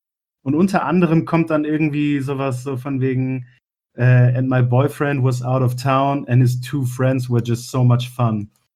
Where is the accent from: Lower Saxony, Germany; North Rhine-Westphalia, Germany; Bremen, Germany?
Lower Saxony, Germany; Oldenburg; In meiner Heimatstadt Oldenburg